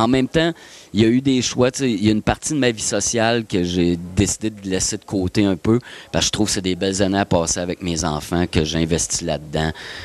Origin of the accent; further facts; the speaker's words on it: Trois-Rivières, Quebec, Canada; Chez nous, à Trois-Rivières, c'était un code d'habit.